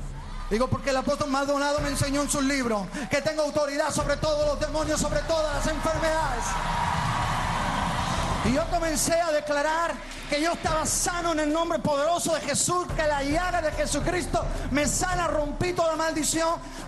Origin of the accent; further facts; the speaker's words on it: Málaga, Andalusia, Spain; Yo soy de España, soy pastor allí del sur de España, de Málaga.